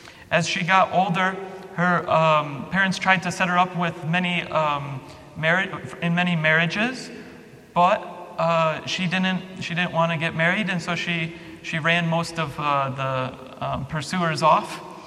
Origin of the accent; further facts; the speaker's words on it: Chicago, Illinois, United States; I grew up in Chicago. I was not raised Orthodox either